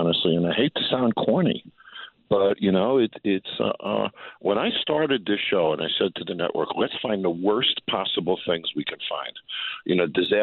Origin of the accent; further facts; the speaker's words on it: New York, United States; Well, I got to be a little specific here. I grew up in New York.